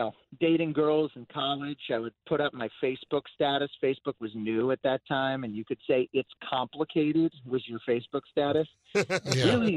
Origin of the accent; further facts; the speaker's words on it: Denver, Colorado, United States; You know, I grew up in Denver, guys